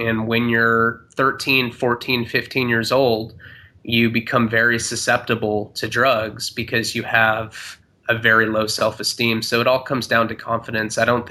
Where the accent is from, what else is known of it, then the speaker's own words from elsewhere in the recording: Santa Barbara, California, United States; I'm from Santa Barbara, California, which is a small beach town on the coast.